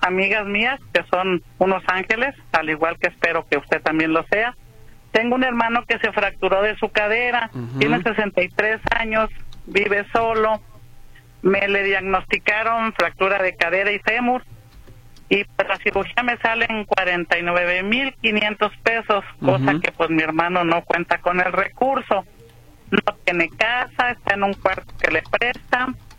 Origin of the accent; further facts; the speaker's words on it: Ostotipaquillo, Jalisco, Mexico; Yo soy del Tequesquite, municipio de Ostotipaquillo, Jalisco.